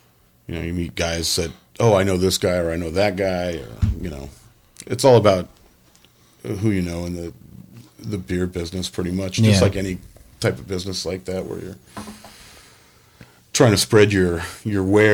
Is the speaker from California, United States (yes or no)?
yes; Fresno, California, United States; moved away as an adult; also born or lived in San Francisco; I lived in San Francisco for about 15, 16 years. I moved away from Fresno when I was about 22.